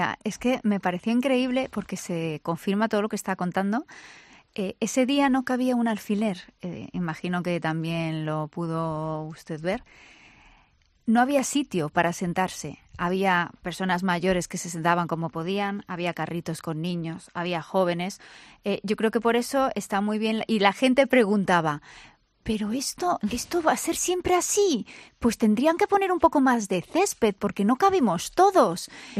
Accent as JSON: {"language": "Spanish", "town": "Madrid", "region": "Community of Madrid", "country": "Spain", "said": "somos muchos madrileños"}